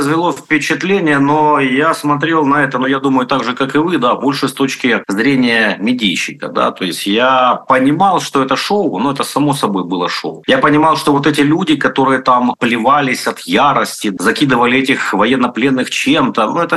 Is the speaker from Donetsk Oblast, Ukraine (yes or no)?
yes; Donetsk Oblast, Ukraine; я дончанин, я житель Донецкой области